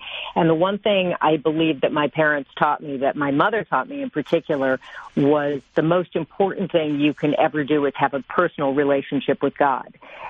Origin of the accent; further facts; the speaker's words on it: Allen Park, Michigan, United States; Well, I grew up in Allen Park. I lived there my whole life till I was about 18 years old.